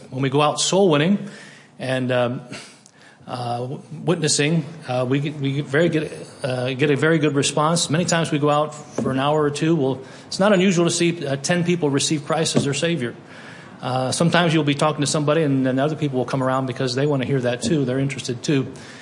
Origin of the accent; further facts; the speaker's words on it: Mansfield, Ohio, United States; found out that he was pastoring a church not too far from where we were born and raised in Mansfield, Ohio.